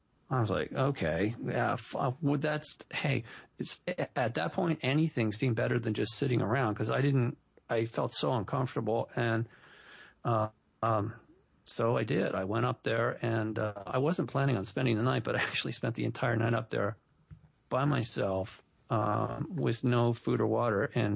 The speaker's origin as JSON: {"language": "English", "town": "Malibu", "region": "California", "country": "United States", "tie": "born or raised there", "said": "growing up in Malibu, there's a lot of ticks out there."}